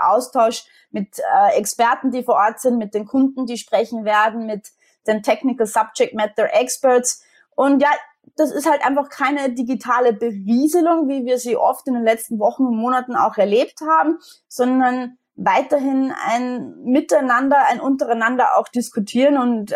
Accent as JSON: {"language": "German", "country": "Austria", "said": "Jetzt bin ich Österreicherin, wie man unschwer erkennen kann. Und wie viele Österreicher bin ich absolut Wintersportfanatisch."}